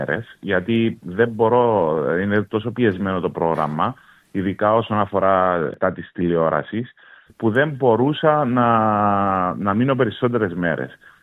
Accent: Cyprus; accent: Cypriot; Υπάρχει βέβαια, λόγω του ότι είμαι Κύπριος, το κυπριακό ιδίωμα μέσα στην παράσταση

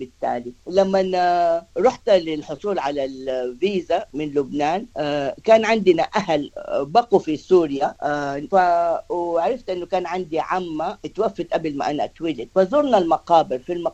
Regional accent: Wad Madani, Gezira, Sudan; ده الذاكرة من طفولتي في السودان.

